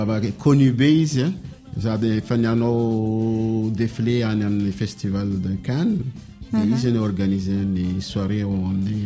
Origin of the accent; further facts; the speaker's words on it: Madagascar; quand il y a des événements en tant que malgache